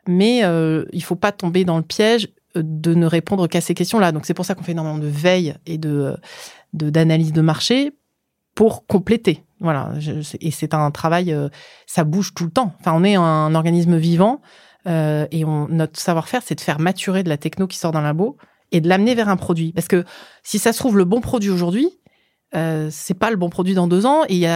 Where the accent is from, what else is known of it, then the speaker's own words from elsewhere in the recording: Cormeilles-en-Parisis, Île-de-France, France; born there; Mon corps à moi, mon enveloppe corporelle est né dans le Val d'Oise, dans une charmante bourgade qui s'appelle Cormeilles-en-Parisis, donc dans le 9-5. Voilà, banlieue parisienne. Mes parents, toute ma famille vient du nord de la France.